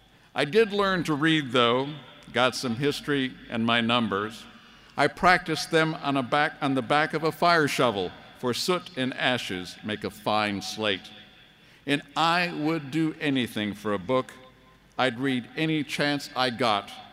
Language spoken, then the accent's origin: English; Illinois, United States; As a schoolboy growing up in Illinois, my imagination was also captured by two giants in American history